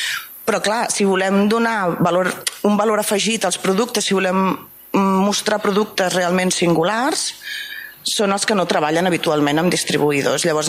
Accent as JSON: {"language": "Catalan", "town": "Barcelona", "region": "Catalonia", "country": "Spain", "tie": "born or raised there", "lives_now": "Sabadell, Spain", "said": "jo sóc filla de la Vila de Gràcia, i vaig venir a viure a Sabadell perquè el meu marit és de Sabadell."}